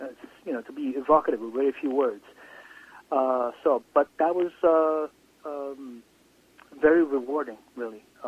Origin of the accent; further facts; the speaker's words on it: Sicily, Italy; growing up in Sicily, you know, especially in the 80s and 90s, you know, during the mafia wars and so forth